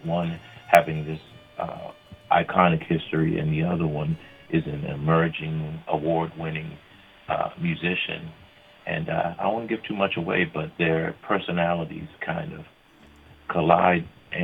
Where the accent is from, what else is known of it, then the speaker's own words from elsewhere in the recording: Florida, United States; No, I'm not. I'm actually from Florida, but I'm coming in from Texas where my spouse was getting her PhD.